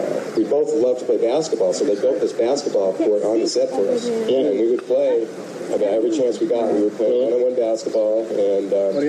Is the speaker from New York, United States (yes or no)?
yes; Brooklyn, New York, United States; Brooklyn, New York.